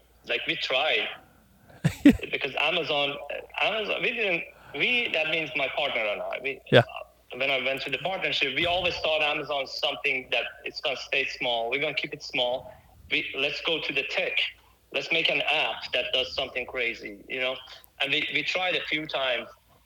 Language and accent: English; Iran; English is a second language; moved away as an adult; now in United States; I'm from Iran originally, and I came here in 2009.